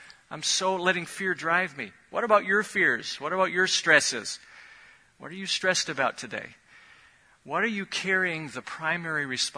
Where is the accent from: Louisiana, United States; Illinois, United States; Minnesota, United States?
Illinois, United States; Chicago; moved away; But I am from Chicago originally. Don't hold that against me, because I am now truly 17 years here.